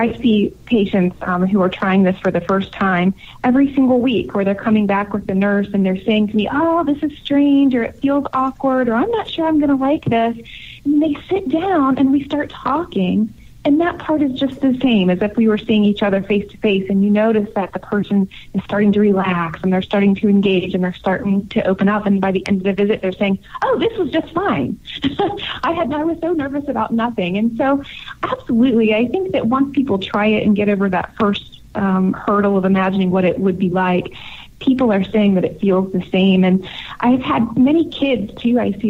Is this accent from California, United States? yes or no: no; Dayton, Ohio, United States; so that I could move back to my hometown of Dayton, Ohio, and find a job working for a clinic here